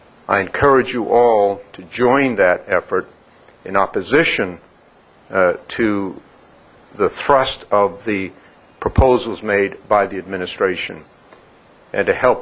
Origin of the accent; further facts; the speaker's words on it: Waterville, Maine, United States; I grew up in Waterville on the banks of the Kennebec River.